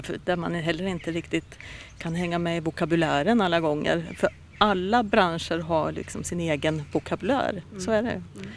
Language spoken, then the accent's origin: Swedish; Eskilstuna, Södermanland, Sweden; also born or lived in Sundsvall / Gothenburg; Jag är född i Sundsvall, där familjen kommer därifrån, från båda sidor. Så där är jag född och bodde tills var 6. Sedan så flyttade vi en sväng då ner om Göteborg. Och sedan har jag bott i Eskilstuna egentligen under den här grundskoletiden kan man säga.